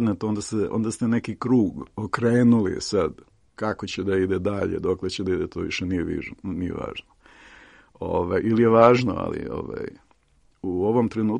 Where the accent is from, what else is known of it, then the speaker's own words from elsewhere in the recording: Arilj, Šumadija and Western Serbia, Serbia; Arilj je inače mali grad odakle sam ja